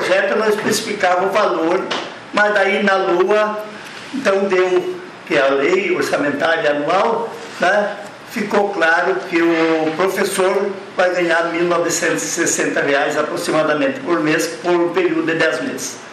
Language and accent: Portuguese; Rio Grande do Sul, Brazil; porque nós somos gaúchos, né?